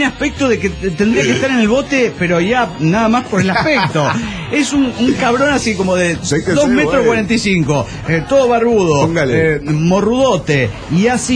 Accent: Mexico City, Mexico; del DF mexicano.

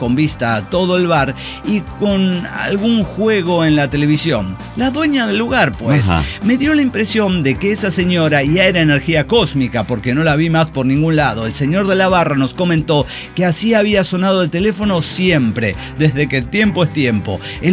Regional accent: Mazatlán, Sinaloa, Mexico; born there; now in Guadalajara, Mexico; nací en Mazatlán, la perla del Pacífico.

